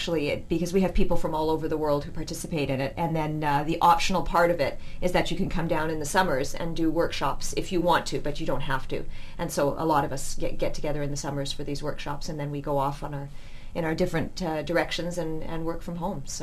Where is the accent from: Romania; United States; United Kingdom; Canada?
Canada; Vancouver, British Columbia; now in Penticton, Canada; I live up in Penticton, BC. I was born and raised in Vancouver.